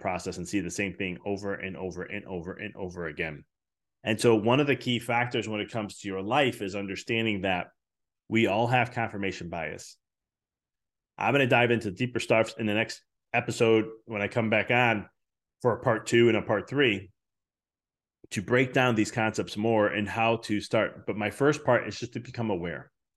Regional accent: Chicago, Illinois, United States; you know, I come from Chicago.

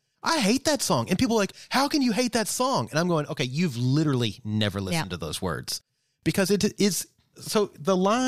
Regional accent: Kentucky, United States; So I remember, again, growing up in Kentucky

